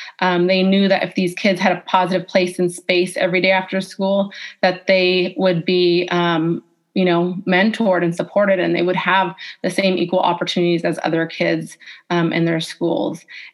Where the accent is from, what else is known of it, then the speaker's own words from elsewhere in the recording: Mount Vernon, United States; I grew up in Mount Vernon, attended schools here